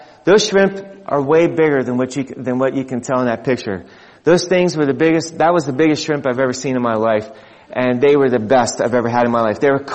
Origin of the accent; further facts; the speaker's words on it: United States; we're Americans, or I'm very American.